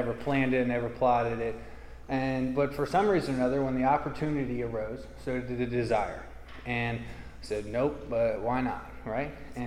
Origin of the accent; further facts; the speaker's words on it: Virginia, United States; I grew up in a in Rappahannock County, which is over in the Blue Ridge Mountains. We grew up about 15 minutes from Old Rag Mountain.